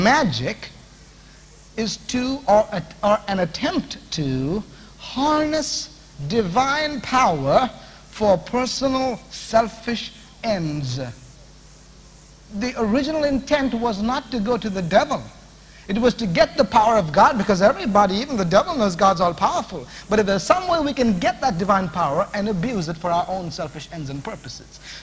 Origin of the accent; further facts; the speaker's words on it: Chennai, Tamil Nadu, India; born there; Madras, where I was born in India.